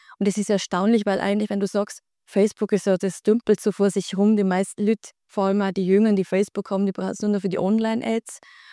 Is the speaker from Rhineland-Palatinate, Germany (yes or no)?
no; Bavaria, Germany; now in Switzerland; ich bin ursprünglich aus Bayern, aber schon sehr lange in der Schweiz. Und man hört es leider nicht. Mein Schweizerdeutsch ist nicht wahnsinnig toll.